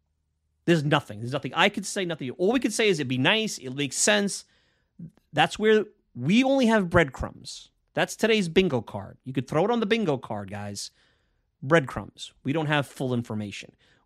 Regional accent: New York, United States; I grew up in Bensonhurst. My family now lives in Staten Island.

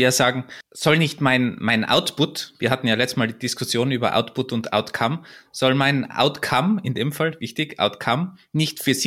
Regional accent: Tyrol, Austria; Das ist für mich als Tiroler schwierig mit den Bs und Ps. Das ist bei uns alles dasselbe.

